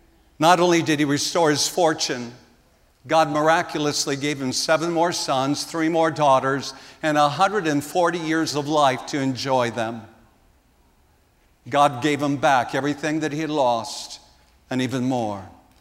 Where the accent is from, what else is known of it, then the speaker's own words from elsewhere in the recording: South Dakota, United States; Last weekend, I was out in South Dakota for the 125th anniversary of my hometown, as well as our family reunion.